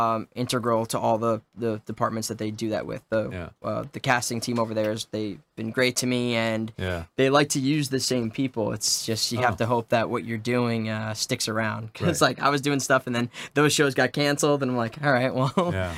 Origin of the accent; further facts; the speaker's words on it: New Jersey, United States; moved away as an adult; also born or lived in Brooklyn; now in Los Angeles, United States; I grew up in Brooklyn till I was like seven, then family moved to Jersey, as most people from Brooklyn do. Yeah. And then I came back to New York for school, or for college.